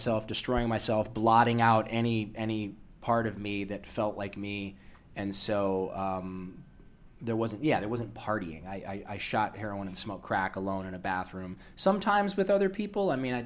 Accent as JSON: {"language": "English", "town": "Toledo", "region": "Ohio", "country": "United States", "tie": "born there", "said": "I was born in Toledo, Ohio, to a Polish woman who immigrated here when she was in her 30s, and to a man born in Jerusalem, a Palestinian man."}